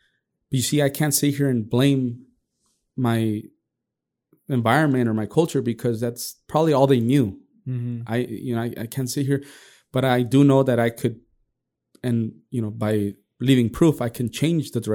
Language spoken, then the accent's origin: English; Azusa, California, United States; I grew up in Azusa